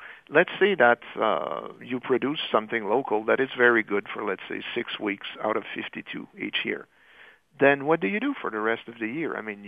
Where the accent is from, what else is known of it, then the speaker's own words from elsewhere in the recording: Canada; where I grew up in Canada, trust me, we import labor from other countries to work our fields.